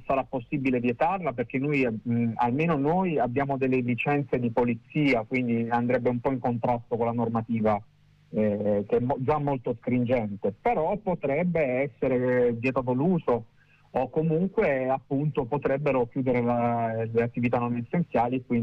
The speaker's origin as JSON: {"language": "Italian", "town": "Taranto", "region": "Apulia", "country": "Italy", "said": "No, sono di Taranto."}